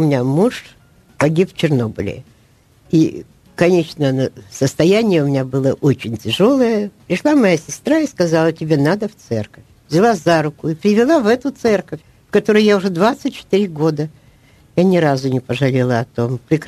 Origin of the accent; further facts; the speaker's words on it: Kyiv, Ukraine; Родилась в Києві, родилась в сім'ї віруючій. І, собственно говоря, з 6 лет, після того, як отримала хрещення, я з 6 лет з Богом.